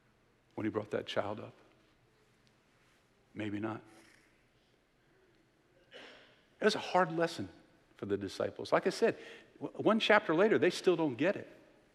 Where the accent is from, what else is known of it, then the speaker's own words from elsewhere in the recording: United States; We're Americans. I'm an American.